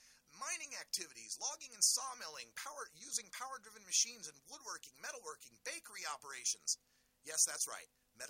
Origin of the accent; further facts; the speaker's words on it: Oregon, United States; Hey, we're going to focus on my home state today, the state of Oregon